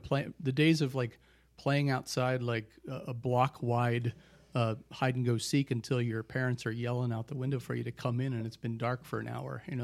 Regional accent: New Jersey, United States; also born or lived in Pennsylvania / Maryland; I'm originally from Jersey, Pennsylvania, Maryland, spent time working on the Delaware shores back in the day, and thought, hey, I got to go back east.

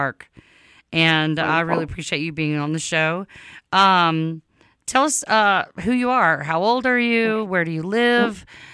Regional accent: Louisiana, United States; But I'm from Louisiana.

